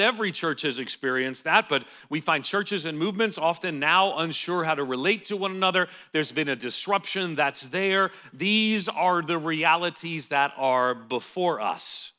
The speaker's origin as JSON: {"language": "English", "country": "United States", "said": "I recognize the last thing you want to hear as an American give you advice about just about anything."}